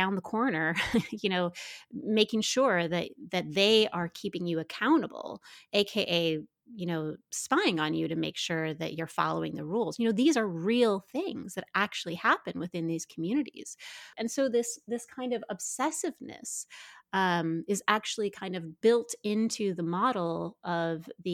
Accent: Midwest, United States; I grew up in the Midwest

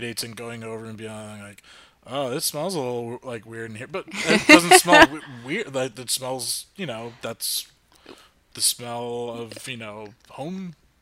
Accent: New Jersey, United States; I'm Irish, German, Italian, you know, so white boy from New Jersey, from North Jersey.

